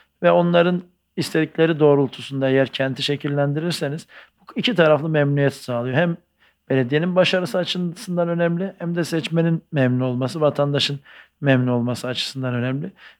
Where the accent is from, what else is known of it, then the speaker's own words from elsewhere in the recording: Ataşehir, Istanbul, Turkey; Çünkü tam bir Ataşehirliyim. Yani işte Bakkalköy mahallesinde oturuyorum. İş yerim orada.